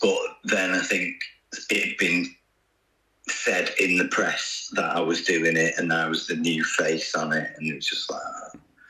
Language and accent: English; Salford, North West England, United Kingdom; I grew up in Salford anyway, so.